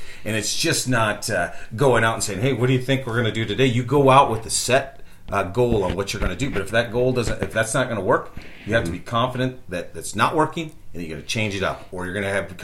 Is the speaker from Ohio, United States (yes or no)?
no; Nebraska, United States; I grew up in Nebraska fishing for bass and crappie and bluegill and stuff.